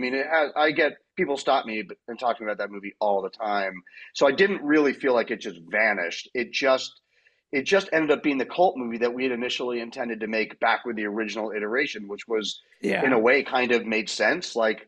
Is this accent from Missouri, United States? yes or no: yes; St. Louis, Missouri, United States; And Andy and I grew up in St. Louis in St. Louis and around the Ozarks.